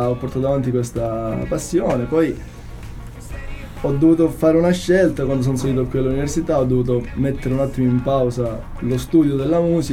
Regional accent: Calabria, Italy; now in Perugia, Italy; perché io non sono qui di Perugia, e giù da me, che io vengo dalla Calabria.

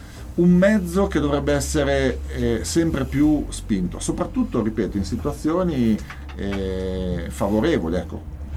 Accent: Bologna, Emilia-Romagna, Italy; Ricordo tra l'altro io che vengo da Bologna, quando vennero a Bologna nell'80 io non riuscii a ottenere il permesso per andare a vedere il concerto, che ero piccolino, sì, avevo 14 anni.

